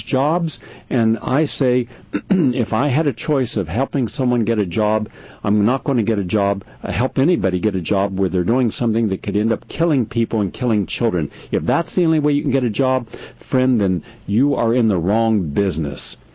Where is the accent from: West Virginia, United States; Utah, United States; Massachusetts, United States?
West Virginia, United States; Well, see, I'm from West Virginia. I'm part redneck.